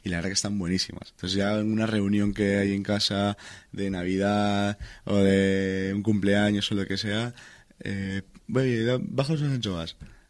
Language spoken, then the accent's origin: Spanish; Peru; Yo como peruano antes veía siempre la margarita, el mojito y demás.